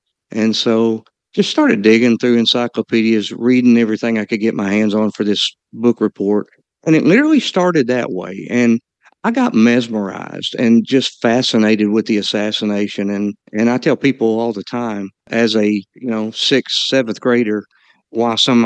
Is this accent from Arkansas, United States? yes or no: yes; Alma, Arkansas, United States; I'm actually from Fort Smith, Arkansas. I've spent a lot of time in Dallas, so it's kind of my second home. But I'm actually born and raised in a little town outside of Fort Smith called Alma, Arkansas.